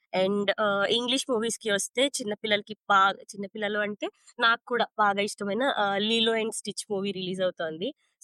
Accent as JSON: {"language": "Telugu", "town": "Rajahmundry", "region": "Andhra Pradesh", "country": "India", "moved": "as an adult", "lives_now": "Australia", "said": "నేను last August లో India నుంచి ఆస్ట్రేలియాకి రావడం అయితే జరిగింది. రీసెంట్ గానే వచ్చాను. ఆఫ్టర్ మ్యారేజ్ ఇక్కడికి నేను షిఫ్ట్ అవడం జరిగింది. మాది రాజమండ్రి అండి."}